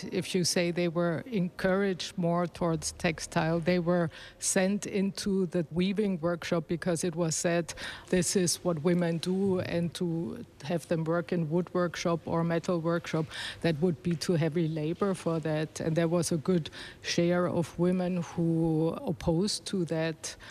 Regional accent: Germany; now in Aarhus, Denmark; I come from Germany originally, but I'm now a professor for architecture, history and theory in Aarhus, Denmark. That's where I live also.

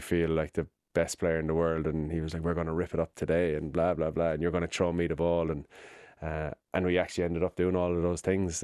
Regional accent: Ireland; And I suppose that's weird saying it as an Irish rugby or sports.

